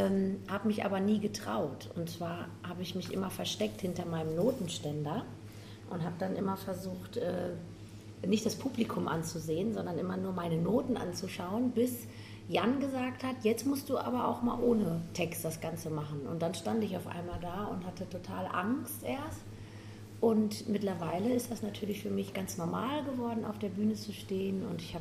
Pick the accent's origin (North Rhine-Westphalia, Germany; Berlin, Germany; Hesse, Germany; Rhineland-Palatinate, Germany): North Rhine-Westphalia, Germany; Lüdenscheid; born there; j'ai 30 ans. Und ich bin in Lüdenscheid geboren.